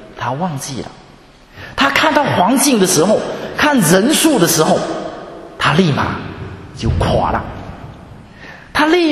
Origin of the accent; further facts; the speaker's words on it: China; 我们中国人有一句这一个话